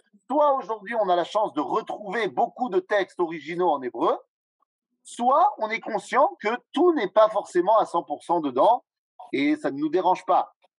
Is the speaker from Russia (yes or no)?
no; France; le monde dans lequel on a grandi en France, on a appris surtout à mettre en avant le monde français et à être un juif de temps en temps.